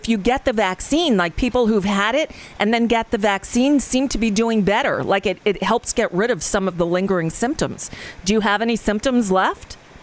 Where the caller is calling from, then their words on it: United States; I'm calling from the United States.